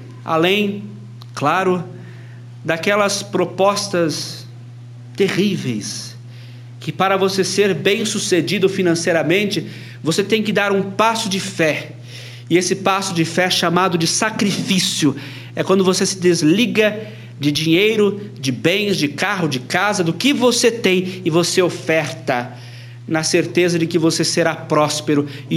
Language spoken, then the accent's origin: Portuguese; Brazil; já que somos brasileiros, né?